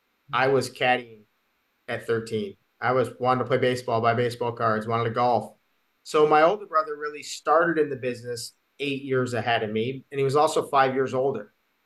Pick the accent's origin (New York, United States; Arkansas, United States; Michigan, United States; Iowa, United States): Michigan, United States; Detroit; I grew up in the Detroit area, obviously.